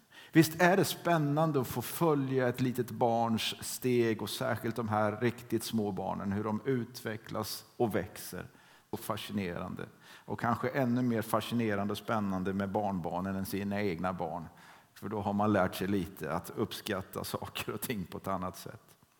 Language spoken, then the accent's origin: Swedish; Vena, Kalmar County, Sweden; som tonåring så hyrde man bygdegården i det lilla samhället Vena där jag växte upp.